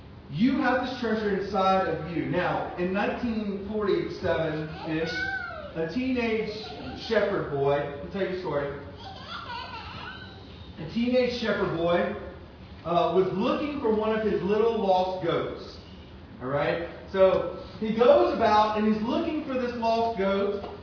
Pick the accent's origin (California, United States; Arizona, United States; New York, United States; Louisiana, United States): Louisiana, United States; now in New Johnsonville, United States; The reason why I moved 7.5 hours, 8 hours from my home state of Louisiana to live in New Johnsonville, Tennessee.